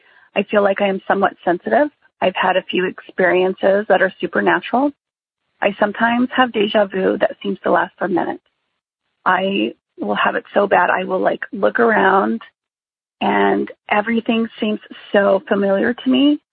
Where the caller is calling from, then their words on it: New Mexico, United States; I am calling from New Mexico.